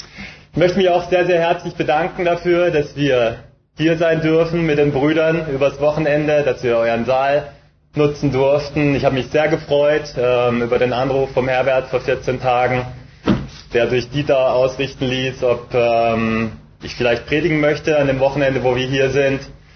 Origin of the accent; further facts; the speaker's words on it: Freiburg, Baden-Württemberg, Germany; now in Düsseldorf, Germany; Ich lebe momentan in Düsseldorf, bin geboren in Freiburg, bin in der Nähe von Freiburg aufgewachsen, am wunderschönen Kaiserstuhl.